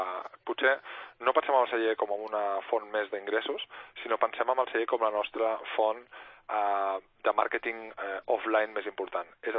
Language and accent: Catalan; Barcelona, Catalonia, Spain; now in Lleida, Spain; Com passa amb Lleida, soc barceloní, però vaig venir aquí fa molts anys.